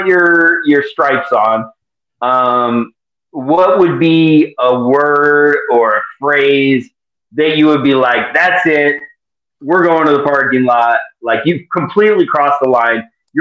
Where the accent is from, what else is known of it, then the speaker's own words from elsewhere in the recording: Colorado, United States; also born or lived in California; now in Ohio, United States; I've lived all over the country. I was born and raised in Colorado. I lived in California for, like, almost 10 years. Now I'm in Ohio.